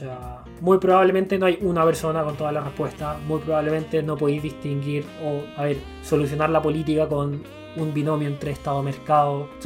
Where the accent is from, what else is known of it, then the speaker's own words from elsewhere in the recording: Chile; Si no soy chileno, no soy nada. Argentino no, por ejemplo.